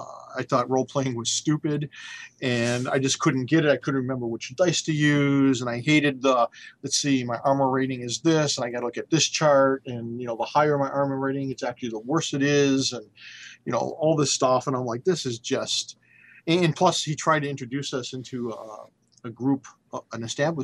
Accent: Detroit, Michigan, United States; And I grew up in Detroit, so I wasn't afraid of, you know, Detroit at all.

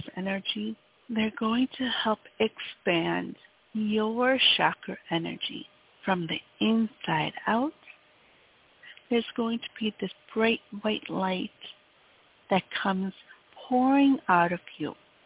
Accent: Wisconsin, United States; as you may know

